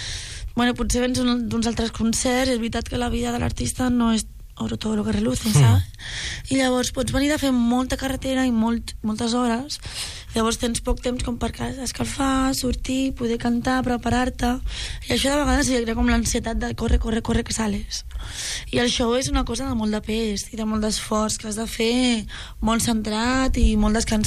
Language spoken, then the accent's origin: Catalan; Santa Coloma de Gramenet, Catalonia, Spain; Jo sóc una noia de Barcelona, de l'Extraradi de Barcelona, Santa Coloma de Gramenet, filla de migrants andalusos